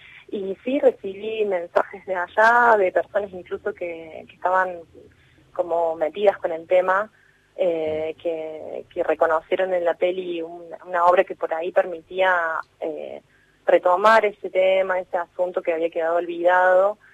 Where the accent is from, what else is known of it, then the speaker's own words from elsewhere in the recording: Río Tercero, Córdoba, Argentina; Sí, volví, tengo mi familia allá y bueno, soy de Río Tercero, así que cada tanto voy.